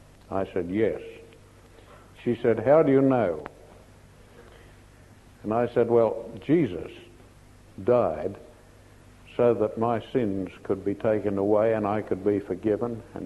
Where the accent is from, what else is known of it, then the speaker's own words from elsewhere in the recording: Australia; I said, I'm not a European. I said, I'm Australian, and that's very different.